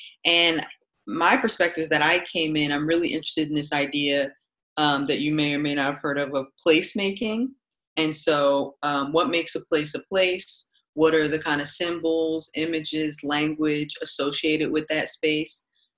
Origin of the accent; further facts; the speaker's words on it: Philadelphia, Pennsylvania, United States; I'm from Philadelphia. Also, I forgot to mention that I'm from Philadelphia. I was raised here.